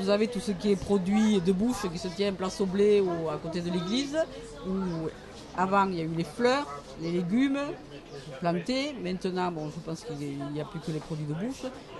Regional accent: Occitanie, France; on découvre des paysages magnifiques qu'on ne connaît pas, même si on est de la Lozère, même si je vais avoir 60 ans, je ne les connais pas.

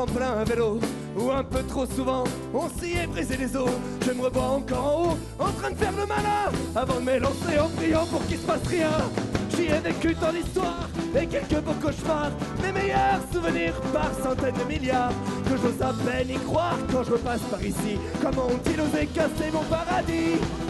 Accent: Grenoble, Auvergne-Rhône-Alpes, France; on vient de Grenoble

